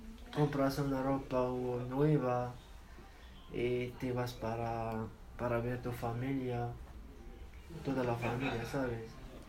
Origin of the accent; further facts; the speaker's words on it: Castillejos, Tanger-Tetouan-Al Hoceima, Morocco; Spanish is a second language; De Castillejos, como todos casi. Porque Castillejos está frontera de Ceuta, ¿sabes?